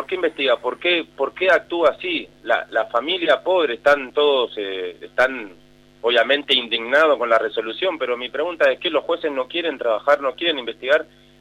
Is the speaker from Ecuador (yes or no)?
no; Buenos Aires, Argentina; yo soy de Buenos Aires